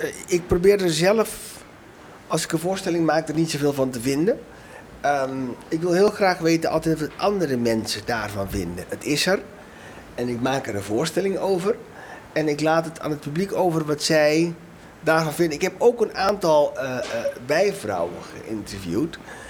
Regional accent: Curaçao; also born or lived in Suriname; En datzelfde onderzoek heb ik gedaan op Curaçao, waar ik vandaan kom, want ik in Suriname ging naar Curaçao.

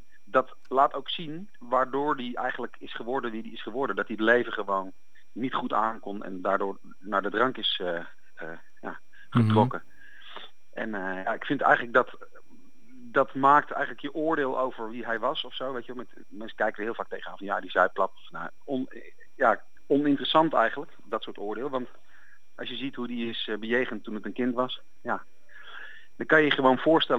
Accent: Utrecht, Netherlands; ik kom oorspronkelijk uit Utrecht.

